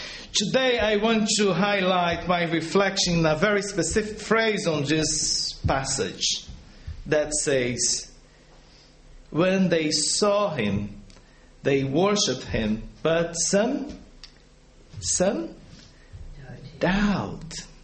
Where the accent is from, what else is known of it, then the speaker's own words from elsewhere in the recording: Brazil; English is a second language; But some Brazilians are like that as well. Probably not us, but some of them don't like to ask.